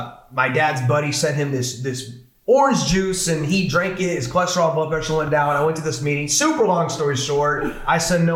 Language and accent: English; Bexley, Ohio, United States; Bexley, Ohio. Small town. Yeah. Two pizza shops.